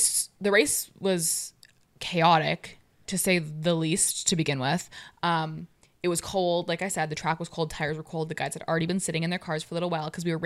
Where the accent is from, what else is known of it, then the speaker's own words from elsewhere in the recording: Canada; as a Canadian